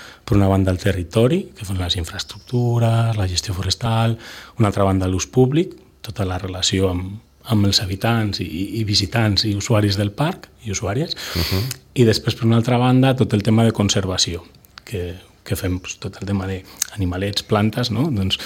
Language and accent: Catalan; Soria, Castile and León, Spain; born there; moved away as an adult; now in Barcelona, Spain; Jo vaig néixer a Sòria fa 45 anys, ja. I vaig començar a treballar aquí a Barcelona l'any 2003